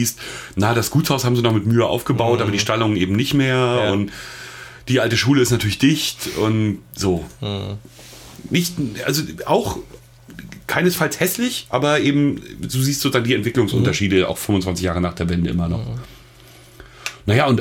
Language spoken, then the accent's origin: German; Mecklenburg-Vorpommern, Germany; Als Mecklenburger ist es natürlich, also wenn man nicht gerade aus Industrieregionen kommt, dann flasht einen das nicht so